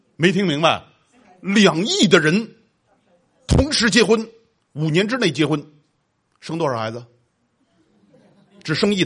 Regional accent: China; 我们中国人为什么不让生？因为我们人太多了

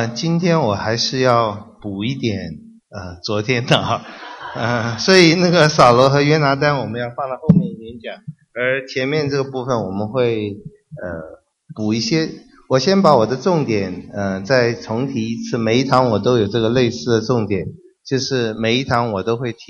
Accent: China; 然后我们中国人常常就不管海峡两岸，我们都会这样想

